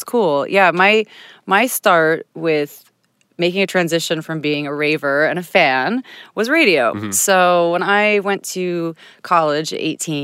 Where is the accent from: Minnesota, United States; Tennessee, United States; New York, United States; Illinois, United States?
Illinois, United States; Chicago; I mean, I'm from Chicago, so I grew up on Chicago house, obviously, and like soulful American house music.